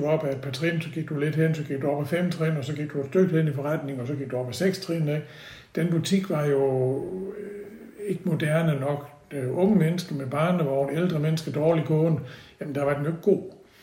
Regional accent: Odense, Region of Southern Denmark, Denmark; now in Haderslev, Denmark; vi kommer fra Odense, som jo både kulturmæssigt og sport og alt sådan noget, var jo, der er en stor by, ikke?

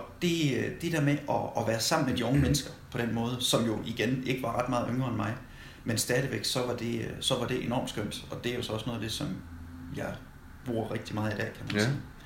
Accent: Bisted, North Denmark Region, Denmark; For jeg er født og opvokset i Thy, tilbage i 80'erne, og har boet hele min barndom der, i en lille by, der hedder Bisted.

